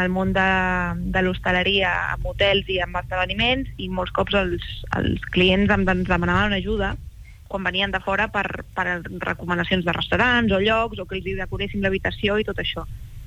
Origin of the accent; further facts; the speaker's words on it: Barcelona, Catalonia, Spain; la meva parella, que encara vivia a Barcelona, nosaltres som de Barcelona